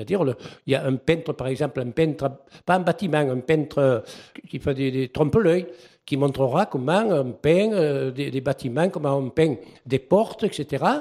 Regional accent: Valensole, Provence-Alpes-Côte d'Azur, France; on reste un village malgré tout agricole. Et moi, en tant qu'ancien, puisque je suis natif de Valensole

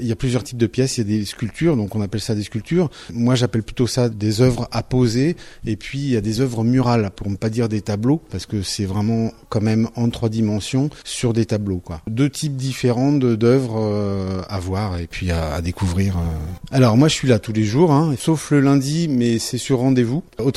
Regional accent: Paris, Île-de-France, France; Quand on est parisien, on a envie de s'échapper.

